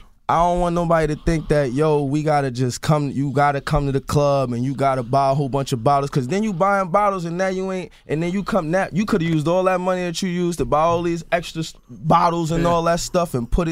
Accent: Harlem, New York, United States; But I guess I'm from Harlem, so I understand what he meant by, you know, me putting everything in yourself.

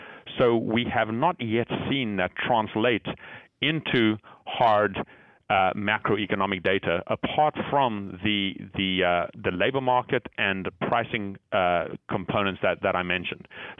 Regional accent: Zimbabwe; I was born and brought up in Zimbabwe

